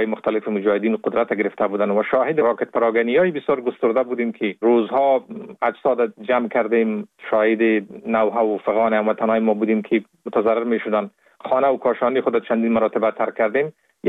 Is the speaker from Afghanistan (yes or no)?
yes; Kabul, Afghanistan; born there